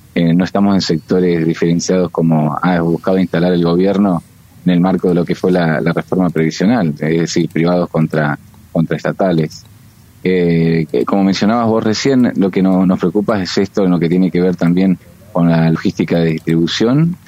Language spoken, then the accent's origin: Spanish; Isla del Ibicuí, Entre Ríos, Argentina; En mi caso, yo soy de Isla del Ibicuí